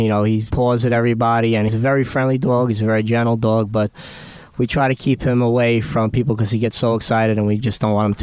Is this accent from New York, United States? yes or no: yes; Brooklyn, New York, United States; I'd never seen a red ant in my life growing up in Brooklyn.